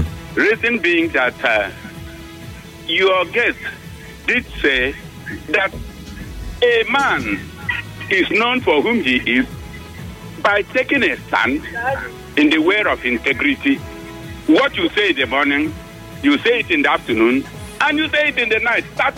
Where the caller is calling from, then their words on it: Abia, Nigeria; I am calling from Abia anyway, Imogate.